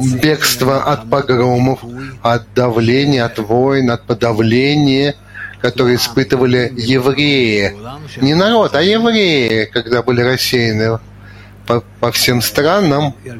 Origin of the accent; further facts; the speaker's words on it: Russia; now in Israel; я из России